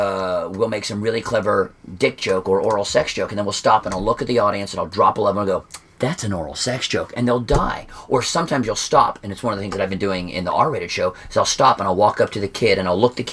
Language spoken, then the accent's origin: English; Florida, United States; I'm from Florida.